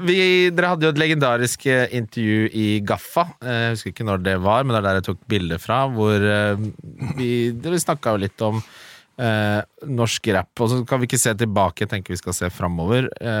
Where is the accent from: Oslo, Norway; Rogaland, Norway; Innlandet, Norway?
Oslo, Norway; der jeg vokste opp i Oslo, på Lindern liksom, på Adamsund.